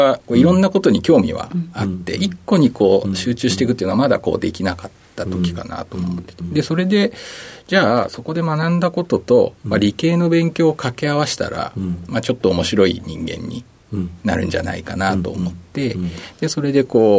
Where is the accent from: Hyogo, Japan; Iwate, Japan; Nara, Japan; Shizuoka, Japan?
Shizuoka, Japan; 静岡県の静岡市です。